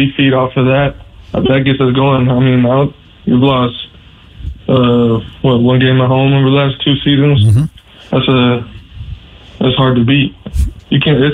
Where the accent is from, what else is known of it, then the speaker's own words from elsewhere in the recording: Florida, United States; So I grew up in Florida.